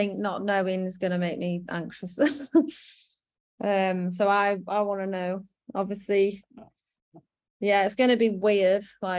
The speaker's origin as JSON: {"language": "English", "town": "Stoke-on-Trent", "region": "West Midlands", "country": "United Kingdom", "said": "I think it's because I'm from Stoke."}